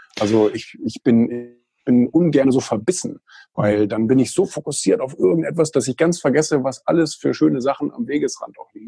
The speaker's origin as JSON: {"language": "German", "region": "New York", "country": "United States", "said": "aber ich komme leider aus New York."}